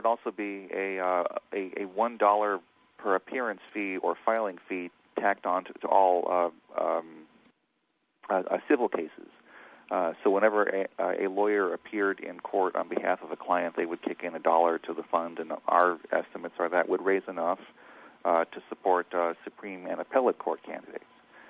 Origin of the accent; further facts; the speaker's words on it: Ohio, United States; also born or lived in Connecticut; I'm not from Illinois originally. I'm from Ohio. I've worked in Connecticut for a couple of years.